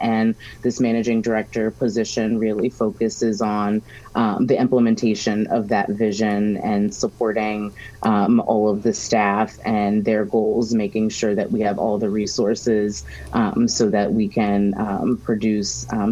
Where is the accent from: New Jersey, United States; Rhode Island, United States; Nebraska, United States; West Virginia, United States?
West Virginia, United States; moved away as an adult; now in Delaware, United States; Yeah, I am not a native Delawarean. I am from West Virginia and came to Delaware for college a little over 20 years ago, and have been here since.